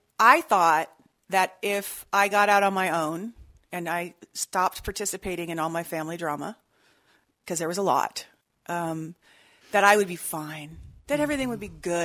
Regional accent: California, United States; So I was raised in California, and my background is pretty abusive.

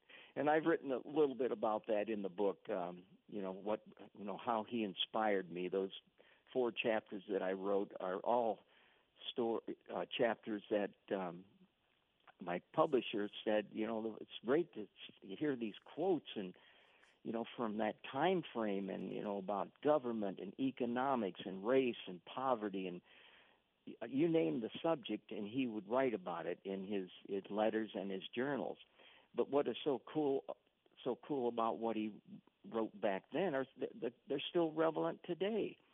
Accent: Iowa City, Iowa, United States; being a Hawks fan growing up in Iowa City, and you know, the campus being my playground as a kid

